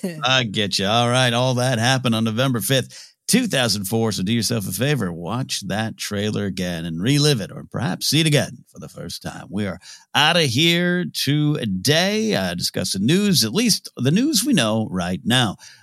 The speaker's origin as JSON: {"language": "English", "region": "California", "country": "United States", "tie": "born or raised there", "said": "I'll be in my hometown, the Central Coast Entertainment Expo, kind of a first-time event up there for the Central Coast Film Society."}